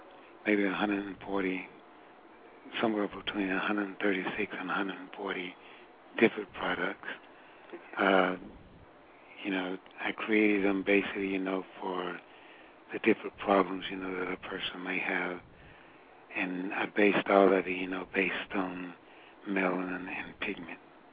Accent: Tennessee, United States; also born or lived in Georgia; Yeah, I was born in Georgia, raised in Tennessee.

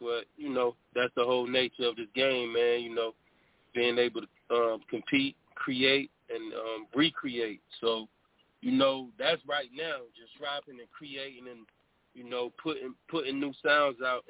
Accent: Winnsboro, South Carolina, United States; now in Charlotte, United States; I am a Carolina boy. I'm born and raised in Winnsboro, South Carolina. Moved to Charlotte, like, 2012. So, you know, I'm just Carolina, man. I've always been in the Carolinas.

